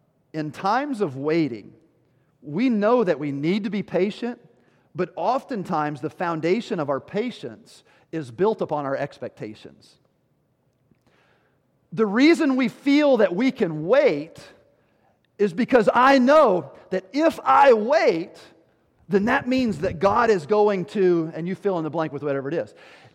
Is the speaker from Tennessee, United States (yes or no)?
yes; Tennessee, United States; I grew up in Tennessee, and whenever you were going to call someone stupid, you would call them ignorant.